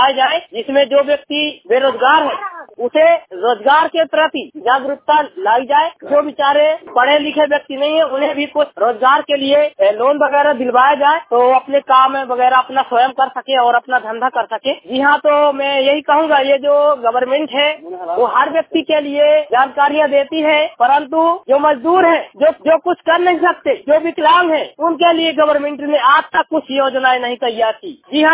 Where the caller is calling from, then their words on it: Mori, Madhya Pradesh, India; District Satna से ग्राम मोड़ी से।